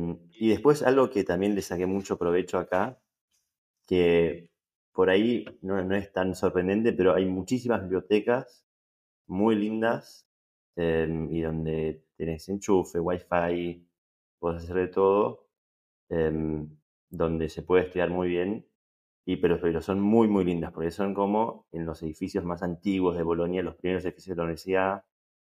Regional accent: Argentina; yo llegué sin italiano, me pude adaptar bastante rápido, encima los argentinos somos medio italianos

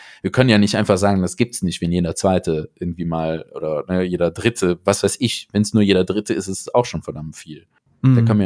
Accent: Aachen, North Rhine-Westphalia, Germany; Also, ich komme ja aus Aachen

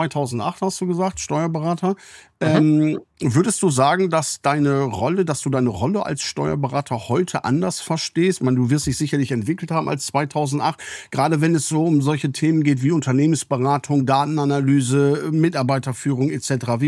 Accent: Lower Saxony, Germany; Ich komme aus Ostfriesland

